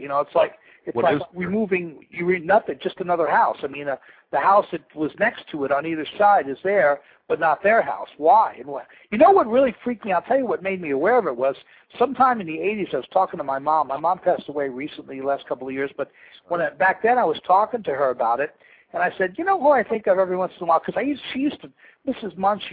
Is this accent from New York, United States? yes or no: yes; New York, United States; I grew up on Long Island. You know, I lived in a block where there were a lot of former government people and, you know, ex-military.